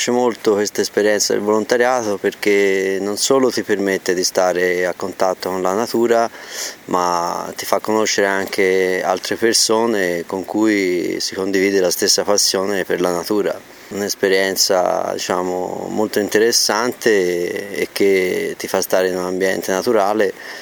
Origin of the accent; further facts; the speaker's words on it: Florence, Tuscany, Italy; ho 48 anni e sono di Firenze.